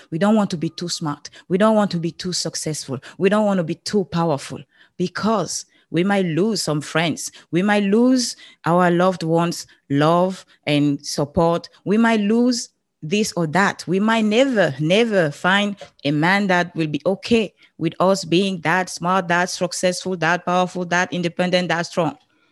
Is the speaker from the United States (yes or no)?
no; Cameroon; I grew up in Africa. That's why you have this beautiful accent from. I'm from Cameroon.